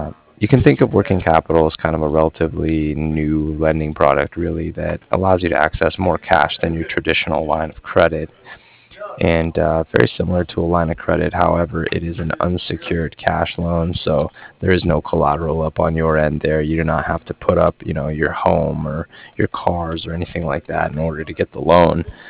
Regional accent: Cardiff, Wales, United Kingdom; I'm from Cardiff.

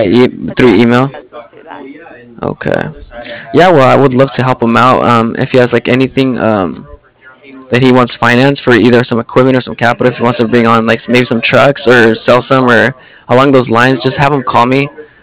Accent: San Pedro, California, United States; Yeah, because I'm originally from San Pedro. I'm not sure if you know where that's at.

